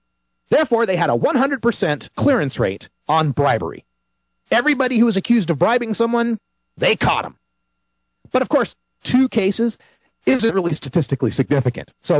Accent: Nampa, Idaho, United States; also born or lived in Boise, United States; I was born and raised in Nampa, Idaho, lived most of my adult life in Boise, Idaho.

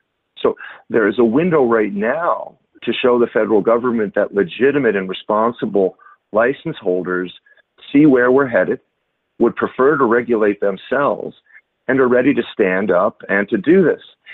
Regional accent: New York, United States; I'm a dad. I've got three great kids. I grew up in New York.

